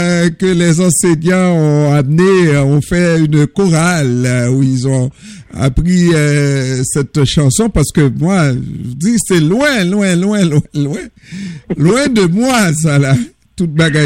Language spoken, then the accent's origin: French; Quebec, Canada; Moi, je suis Québécois d'origine haïtienne, hein? Vous l'avez senti à mon accent, pas vrai?